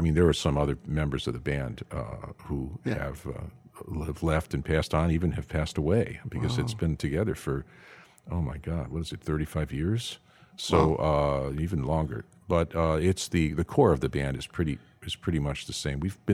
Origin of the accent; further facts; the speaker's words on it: New York, United States; And I had really missed playing this kind of music, being a New Yorker in Chicago.